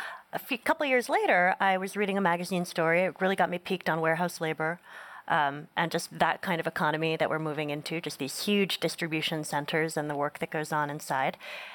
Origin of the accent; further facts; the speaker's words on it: Northeast, United States; I grew up in the Northeast, so not an RV-heavy culture.